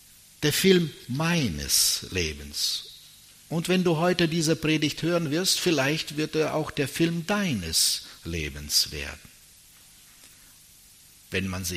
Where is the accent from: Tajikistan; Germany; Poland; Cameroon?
Tajikistan; first language German; ich bin in Tadschikistan geboren, zu Hause haben wir alle Deutsch gesprochen, auf der Straße war Tadschikisch, Farsi und in der Schule war Russisch. Und so bin ich mit drei Sprachen groß geworden.